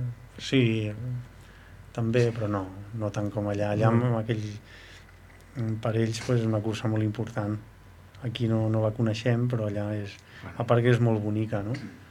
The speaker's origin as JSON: {"language": "Catalan", "town": "Estana", "region": "Catalonia", "country": "Spain", "said": "jo sóc d'Estanes, d'un poble d'allà, de la Cerdanya"}